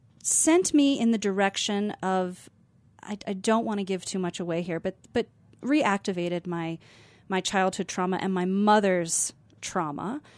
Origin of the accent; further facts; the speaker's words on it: Aspen, Colorado, United States; that's definitely what it did for me as a child growing up in Aspen. I grew up in some of the very first affordable housing units in Snowmass.